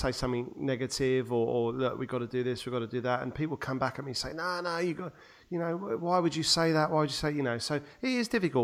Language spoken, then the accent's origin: English; Leigh-on-Sea, East of England, United Kingdom; from Leon C in Essex